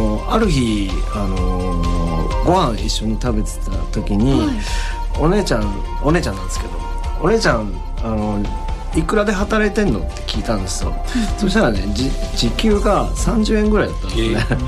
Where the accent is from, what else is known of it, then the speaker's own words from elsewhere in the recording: Kawasaki, Kanagawa, Japan; 地元川崎での大きい